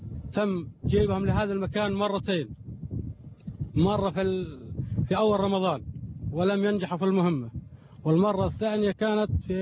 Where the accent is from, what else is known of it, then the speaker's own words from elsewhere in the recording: Egypt; أنا مواطن مصري